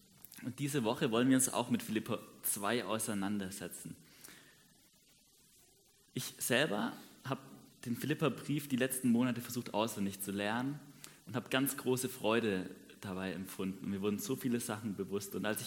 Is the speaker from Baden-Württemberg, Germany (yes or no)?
yes; Massenbach, Baden-Württemberg, Germany; now in Adelzhofen, Germany; Ich komme aus Massenbach, lebe gerade in Adelzhofen und ich fange im April mit dem Lehramtsstudium an.